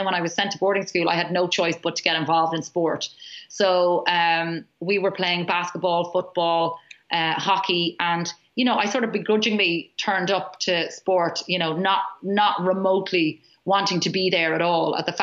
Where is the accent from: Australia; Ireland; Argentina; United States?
Ireland; And I think as Irish people, we're not great at it, because we don't like to piss anybody off, or we don't like to disappoint people.